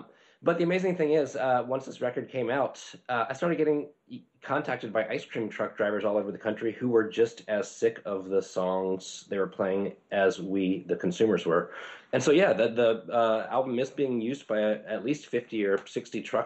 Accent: Virginia, United States; I grew up in Virginia, and the truck didn't come around very often.

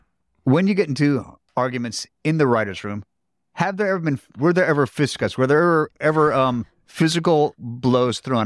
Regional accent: Seattle, Washington, United States; Well, you see how I'm from Seattle, Washington, the Evergreen State.

